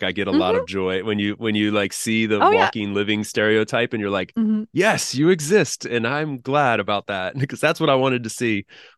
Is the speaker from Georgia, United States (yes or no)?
no; North Carolina, United States; moved away; I grew up in North Carolina, but a lot of my extended family's in South Florida